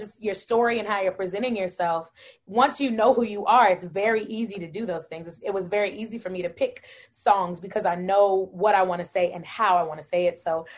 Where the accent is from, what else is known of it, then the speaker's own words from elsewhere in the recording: Bowie, Maryland, United States; Yeah, I grew up in Bowie. My parents actually are from Jamaica and Guyana. My mother's from Jamaica. My father's from Guyana.